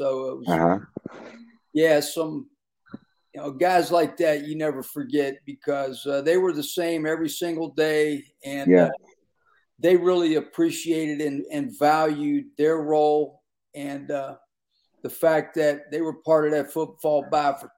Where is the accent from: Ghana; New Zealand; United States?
United States; Pittsburgh, Pennsylvania; I'm from Pittsburgh, so it was another reason was special to me